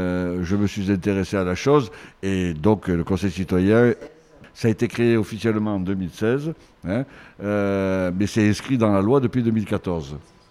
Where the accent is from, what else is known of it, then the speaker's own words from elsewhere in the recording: Nice, Provence-Alpes-Côte d'Azur, France; je suis habitant du quartier, j'habite le quartier Saint-Roch-Saint-Charles. Je suis niçois, je ne suis pas né dans ce quartier, mais j'y habite depuis maintenant 18 ans.